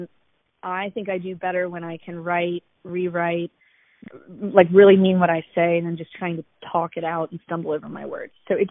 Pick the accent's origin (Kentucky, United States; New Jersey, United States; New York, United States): Kentucky, United States; So I grew up here in Northern Kentucky. I still live here.